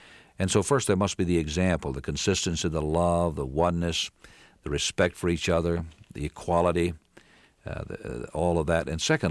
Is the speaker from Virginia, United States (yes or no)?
yes; Virginia, United States; As was the entire South. I was born and raised in Virginia.